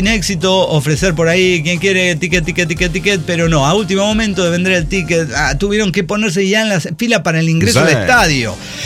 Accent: Mexico; no soy de Argentina, soy de México

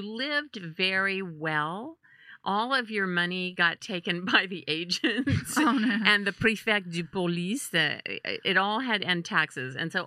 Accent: Louisiana, United States; I was from Louisiana, and I was going like, I don't understand why she went

